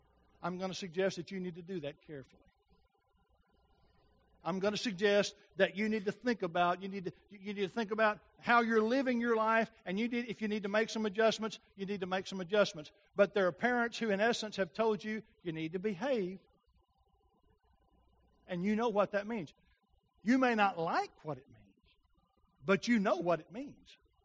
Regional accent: Ball Knob, United States; Because remember, I was from Ball Knob. I didn't get to see much.

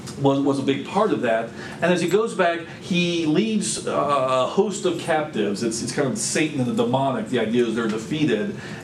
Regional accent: Tampa, Florida, United States; I grew up in Florida, and I remember part of the daily local weather forecast. Growing up in Tampa

